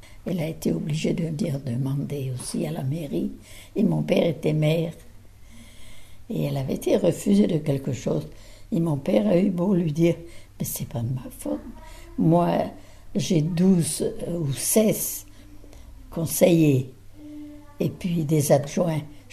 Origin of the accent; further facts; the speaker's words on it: Landunvez, Brittany, France; je suis née à Landunvez, au bourg de Landunvez, le 10 mars 1916.